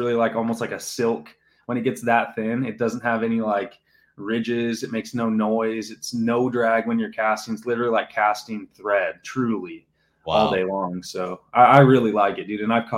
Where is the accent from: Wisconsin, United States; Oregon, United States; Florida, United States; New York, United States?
Oregon, United States; I'm coming from Southern Oregon. I don't have a tournament fishery or a home lake.